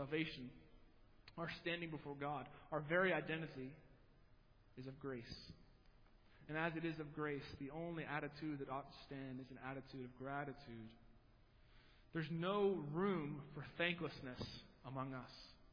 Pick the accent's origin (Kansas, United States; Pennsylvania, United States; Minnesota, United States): Pennsylvania, United States; Wellsboro; a 75-degree day in Wellsboro, Pennsylvania, my hometown.